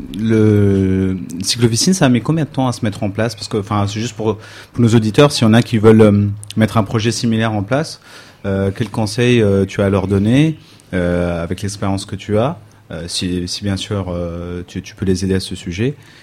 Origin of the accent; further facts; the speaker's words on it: Paris, Île-de-France, France; donc moi je suis parisien